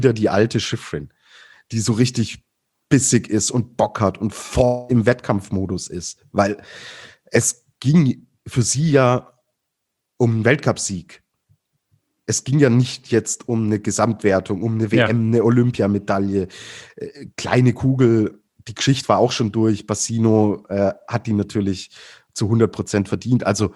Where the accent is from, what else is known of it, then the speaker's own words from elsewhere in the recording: Swabia, Germany; ich komme ja aus dem Schwäbischen und bei uns gibt es das schöne Geschmäckle